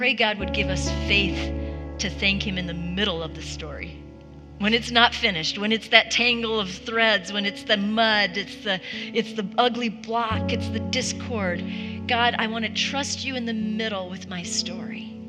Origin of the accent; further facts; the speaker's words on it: Ireland; I'm an Irish girl